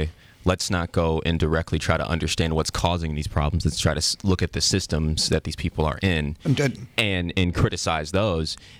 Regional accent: Chicago, Illinois, United States; growing up in Chicago, I went through their public education system

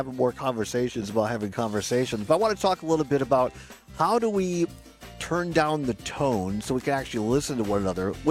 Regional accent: New York, United States; I grew up in Long Island.

